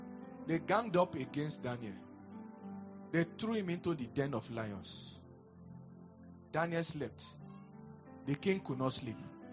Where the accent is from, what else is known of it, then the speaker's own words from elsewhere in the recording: Nigeria; Because I'm a Nigerian.